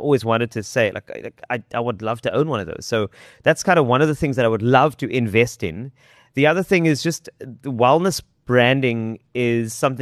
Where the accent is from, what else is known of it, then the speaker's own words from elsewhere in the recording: South Africa; no, I'm from South Africa.